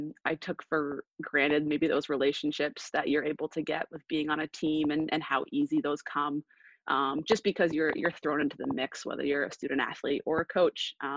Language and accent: English; Middlebury, United States; Obviously growing up in Middlebury and going to BU, and I was at William Mary for a year